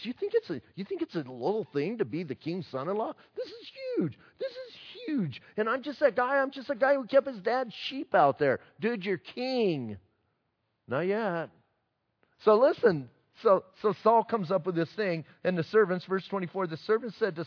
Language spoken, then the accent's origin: English; Bisbee, Arizona, United States; I'm a guy from Bisbee, Arizona. I worked in the mines.